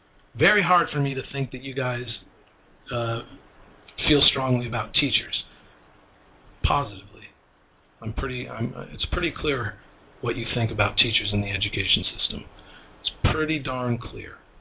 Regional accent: Los Angeles, California, United States; you know, I'm from Los Angeles, and many years ago, I think it was back in the 80s, there was a famous case, the McMartin preschool case.

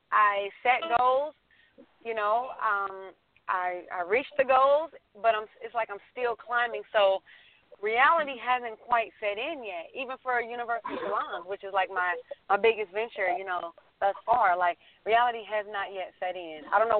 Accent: Cincinnati, Ohio, United States; You know, I'm from Cincinnati. I saw them popping up in Little Cincinnati.

